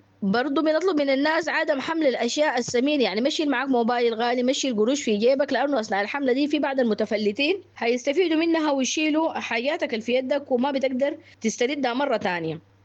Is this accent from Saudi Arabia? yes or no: no; Sudan; now in Libya; نحن كسودانيين نحترم قرارات أهل البلد وحقيقتهم